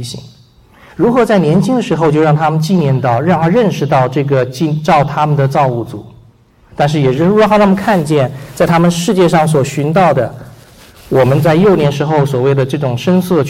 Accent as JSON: {"language": "Chinese", "country": "China", "lives_now": "Los Angeles, United States", "said": "我们中国人这选好学区的话，都是选到这个有中国店、有中国超级市场、有好中国餐馆、好学区的地方，就变成我们都在这里 住下来了。"}